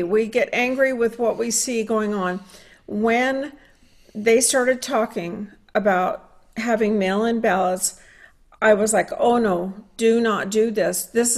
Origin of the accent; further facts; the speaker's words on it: United States; I am simply an American looking at what's right in front of my own face, and I'm not ignoring it.